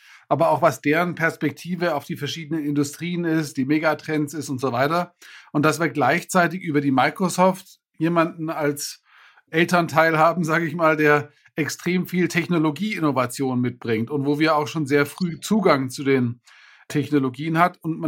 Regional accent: Hamburg, Germany; also born or lived in South Africa / Italy; now in Munich, Germany; lebe in München, bin als Italiener in Hamburg geboren. Ersten 20 Jahre in Deutschland gelebt, dann 11 Jahre in Südafrika gelebt, dann mal wieder 3-4 Jahre in Deutschland, dann 3 Jahre Italien und bin jetzt seit knapp 10 Jahren wieder in Deutschland.

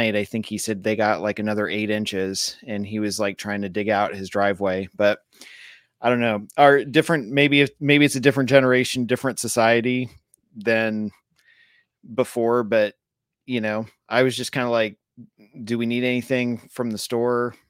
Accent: New England, United States; Cause I, growing up in New England, I know what that's like.

